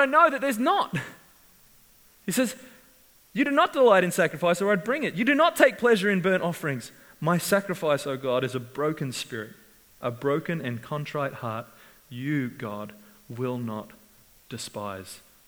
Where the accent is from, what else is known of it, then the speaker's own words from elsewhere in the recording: New Zealand; We're Kiwis. We're from New Zealand. Pride's not our thing.